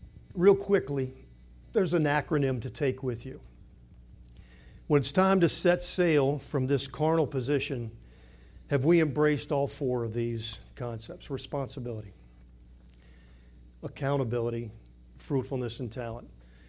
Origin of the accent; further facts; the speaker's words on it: New Orleans, Louisiana, United States; I grew up in New Orleans. Nancy grew up in Atlanta. We find ourselves in winter wonderland.